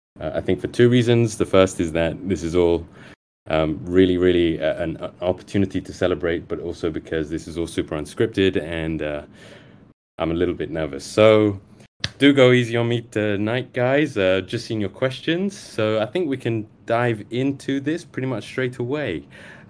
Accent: Singapore; I am a Singaporean artist and creative director.

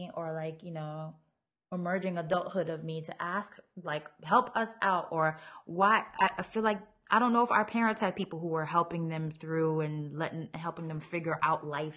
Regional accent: Florida, United States; And I'm from Florida.

